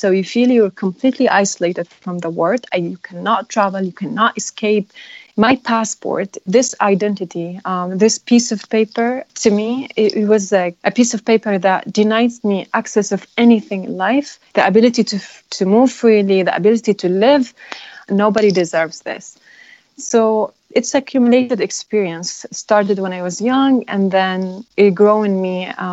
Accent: Yemen; I was born and raised in Yemen, and I only hold a Yemeni passport.

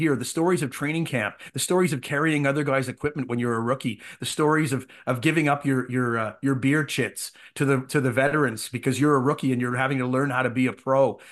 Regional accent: Ottawa, Ontario, Canada; as a kid growing up in Ottawa

